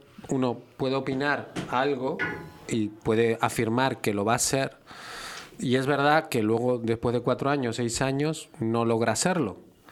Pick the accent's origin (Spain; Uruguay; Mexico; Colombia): Spain; Y no somos muy los españoles